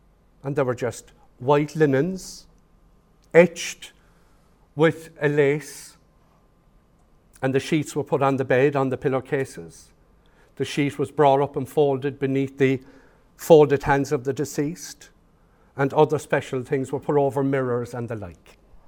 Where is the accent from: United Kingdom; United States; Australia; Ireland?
Ireland; Cork, Munster; as a child growing up in Cork City